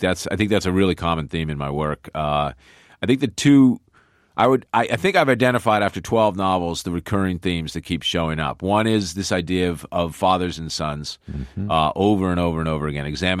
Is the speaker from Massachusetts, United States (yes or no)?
yes; Boston, Massachusetts, United States; now in Los Angeles, United States; Well, Bostonians are, we're not really good at parsing our words.